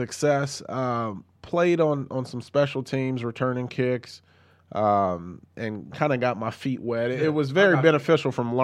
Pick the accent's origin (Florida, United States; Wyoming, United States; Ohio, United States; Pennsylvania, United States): Ohio, United States; Columbus; growing up in Columbus, I think it's every young man's dream to that plays football to want to be an Ohio State Buckeye football player